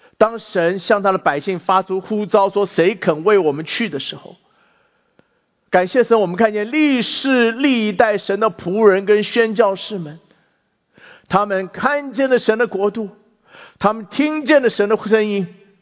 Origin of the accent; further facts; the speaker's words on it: China; 作为一个中国人，我们常常觉得很骄傲，